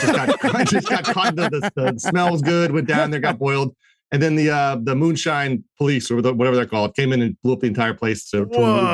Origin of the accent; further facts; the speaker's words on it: Maryland, United States; I'm from Maryland. I was living in a small little town, the next town over from the Blair Witch town, actually.